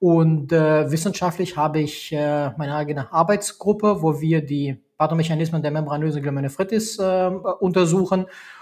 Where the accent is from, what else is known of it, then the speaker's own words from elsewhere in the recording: Albania; German is a second language; moved away as an adult; now in Hamburg, Germany; Also ich komme ursprünglich aus Albanien, habe dort auch Abitur gemacht, bin dann nach Deutschland zum Medizinstudium gekommen, bin dann auch direkt nach Hamburg gekommen, habe dann in Hamburg studiert und ja, dann bin ich halt in Hamburg geblieben.